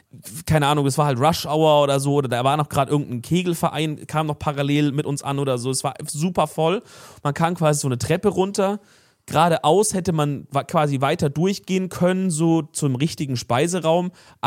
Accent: Cologne, North Rhine-Westphalia, Germany; ja, aus Köln

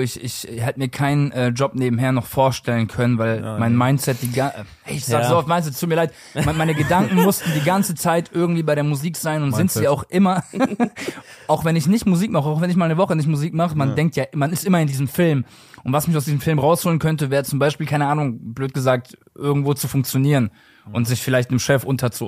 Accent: Croatia; Ich bin Kroate, Alter.

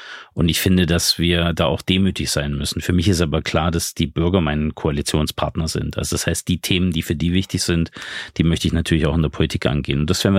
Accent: Thuringia, Germany; Wenn man gebürtiger Thüringer ist, wenn es seine Heimat ist

